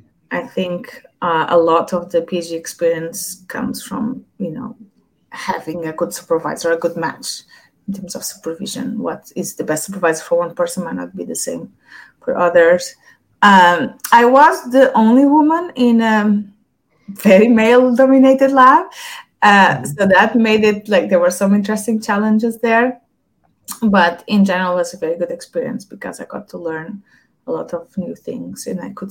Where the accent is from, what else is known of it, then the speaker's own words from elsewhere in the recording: Portugal; I'm European, sort of. So my father's from Portugal, my mother's from the Netherlands. And I grew up in Portugal and I studied biology in Portugal